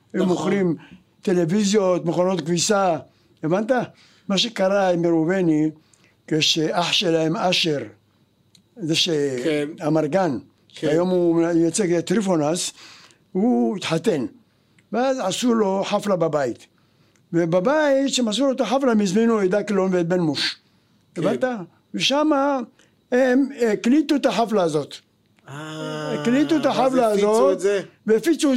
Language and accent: Hebrew; Tel Aviv, Tel Aviv District, Israel; בתקווה עד גיל 7, מגיל 7 עברתי ליד אליהו, שזה לא רחוק.